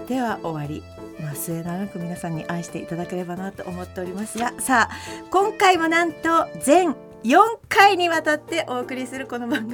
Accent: Akita, Japan; 私たち秋田県人会でご一緒させてもらっておりまして

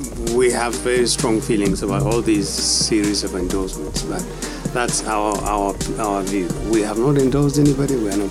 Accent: Northern Nigeria, Nigeria; And we come from the North, so naturally we pay close attention to insecurity, to poverty, to decaying infrastructure, collapsing economy, young people who are not going to school. We pay very close attention. We are Northerners, but we are also Nigerians.

